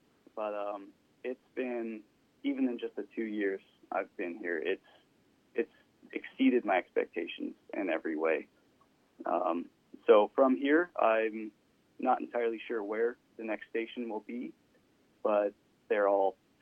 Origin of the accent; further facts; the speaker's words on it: San Luis Obispo, California, United States; also born or lived in Massachusetts; now in Traverse City, United States; So there's parts of it that reminds me of my hometown of San Luis Obispo. There's other parts of it that reminds me of small town Massachusetts, where I spent a couple of years.